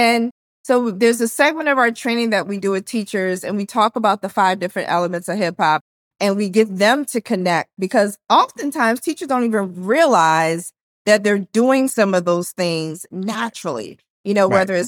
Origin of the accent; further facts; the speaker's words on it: Philadelphia, Pennsylvania, United States; Yeah, I'm from Philly. My father's from Harlem. My mother's from Bermuda.